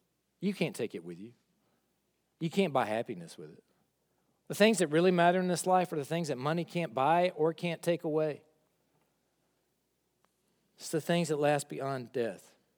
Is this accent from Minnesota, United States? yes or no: no; Honea Path, South Carolina, United States; I grew up in South Carolina. I grew up in Honeypath, South Carolina. You may have never heard of it. It's right next to Possum Kingdom.